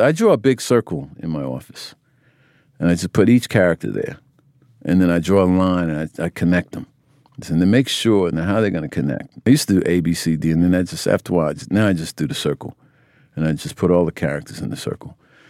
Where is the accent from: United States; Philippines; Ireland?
United States; Well, I mean, I'm a black man. I grew up in America, so I don't need to.